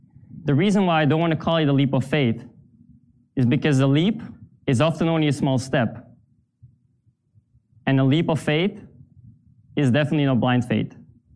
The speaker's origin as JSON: {"language": "English", "country": "Belgium", "said": "my home country, Belgium, and say goodbye to my parents for almost 4 years"}